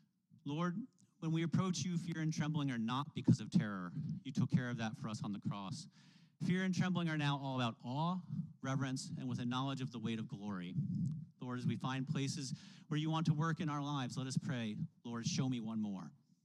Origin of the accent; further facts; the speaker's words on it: Maine, United States; I practice the art of the I'm from Maine drop-by, where I stop to visit people unannounced for 30 or minutes or so, because that's what my people do.